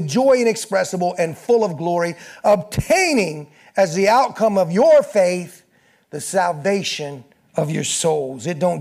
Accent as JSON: {"language": "English", "town": "Georgetown", "region": "Delaware", "country": "United States", "tie": "born or raised there", "said": "And I said, well, I'm from Georgetown, born and raised."}